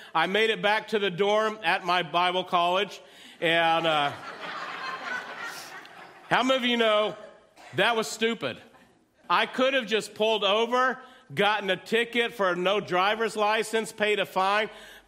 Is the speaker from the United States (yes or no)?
yes; Midland, Texas, United States; I drove 6 hours back to the place I grew up in Midland, Texas